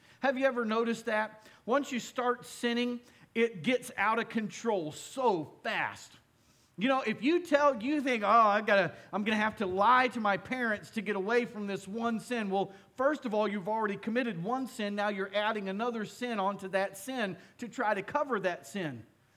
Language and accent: English; Florida, United States; I grew up in the South. I grew up in Northeast Florida, and there we have a lot of pine trees.